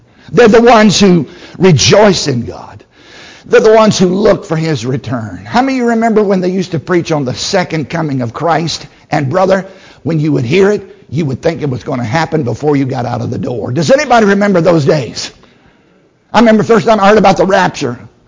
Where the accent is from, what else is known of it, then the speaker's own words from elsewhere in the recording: the South, United States; Now, I grew up in the South where we knew how to get a hold of TNTs, IM-80s, cherry bombs.